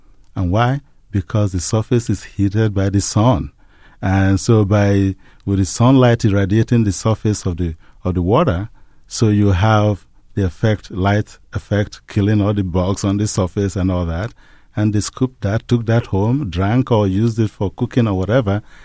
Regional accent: Nigeria; As you know, I was born and raised in Nigeria. And my research has now taken me back to my childhood.

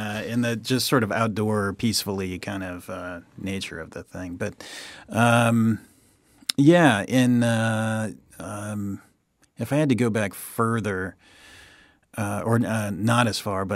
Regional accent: California, United States; also born or lived in New Mexico; I grew up in Southern California. College at Chico State, California. That's in Northern California, about 100 miles north of Sacramento. After that, back to Southern California for a little bit, and then off to Japan for a year.

